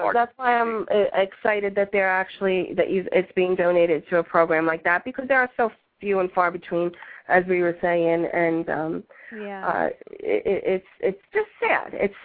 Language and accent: English; Yonkers, New York, United States; now in Hamburg, United States; I'm from Yonkers, but I live in a little town outside of Buffalo now, Hamburg.